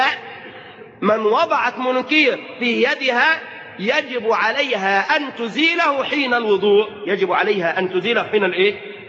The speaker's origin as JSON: {"language": "Arabic", "country": "Egypt", "said": "يعني احنا مثلا كمصريين"}